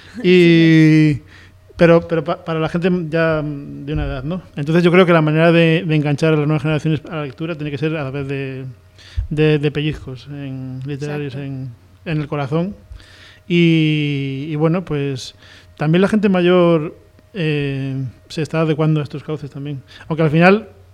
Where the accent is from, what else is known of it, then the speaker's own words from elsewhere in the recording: Cudón, Cantabria, Spain; para la gente de mi pueblo, de Cudón, que yo soy de Cudón.